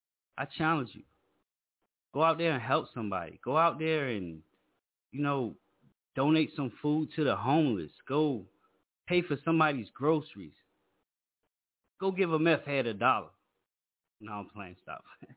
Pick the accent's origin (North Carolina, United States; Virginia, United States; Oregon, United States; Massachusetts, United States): Virginia, United States; Tonight we was in my hometown, Virginia.